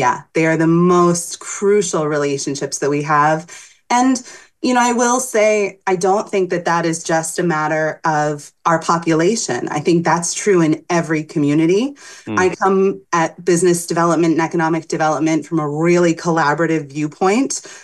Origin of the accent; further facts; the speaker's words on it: Northampton, Massachusetts, United States; now in Greenfield, United States; So I grew up in Northampton and was gone from the region for about 17 years. And when I moved back, I bought a house in Greenfield.